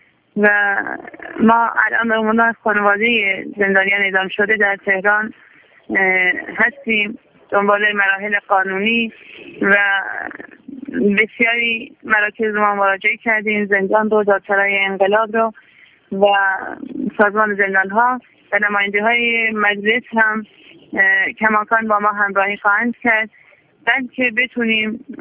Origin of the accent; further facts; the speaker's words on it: Kamyaran, Kurdistan, Iran; اونطوری که من خبر از کامیاران دارم از شهر خودمون